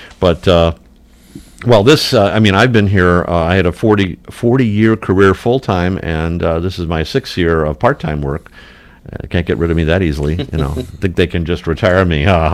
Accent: Flat Rock, Michigan, United States; I grew up in Flat Rock. I visited Monroe maybe twice.

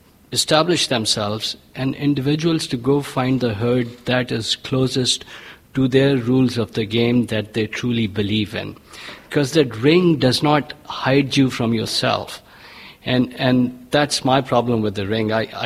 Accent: Redwood City, California, United States; I'm from Redwood City, California.

